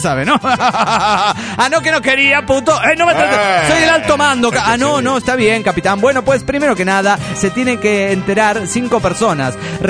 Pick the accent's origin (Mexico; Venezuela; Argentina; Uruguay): Mexico; Zapopan, Jalisco; de Zapopan, México.